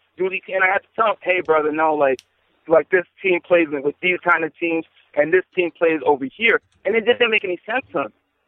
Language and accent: English; New York, United States; Like, I'm from New York, right?